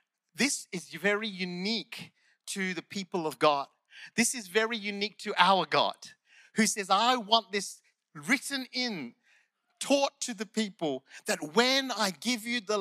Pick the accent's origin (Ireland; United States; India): India; English is a second language; Sorry, English is my second language. Sometimes the Indian comes